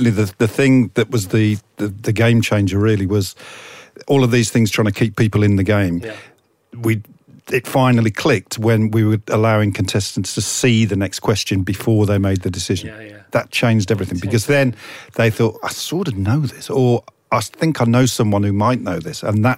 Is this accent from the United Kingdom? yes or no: yes; Birmingham, West Midlands, United Kingdom; Birmingham.